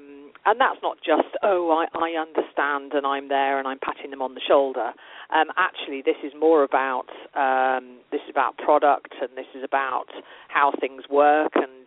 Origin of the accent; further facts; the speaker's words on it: Yorkshire and the Humber, United Kingdom; I'm from North Yorkshire, which is 200 miles north of London, and we're known as being pretty straight talking.